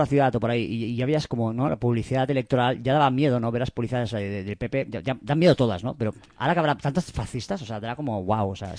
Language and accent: Spanish; Spain; De cómo somos los españoles y de por qué nos pasan las cosas que nos pasan.